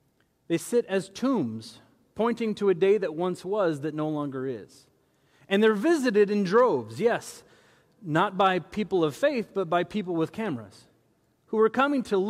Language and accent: English; Haiti; I grew up as a missionary's kid. I grew up in Haiti, poorest country in the Western Hemisphere